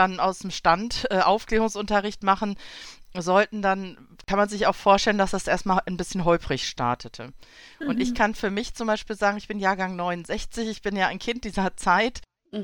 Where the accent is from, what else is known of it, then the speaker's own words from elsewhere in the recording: West Germany, Germany; Ich komme jetzt aus Westdeutschland